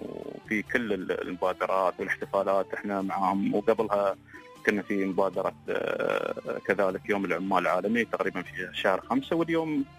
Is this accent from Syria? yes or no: no; Abu Dhabi, United Arab Emirates; نحن ابناء الامارات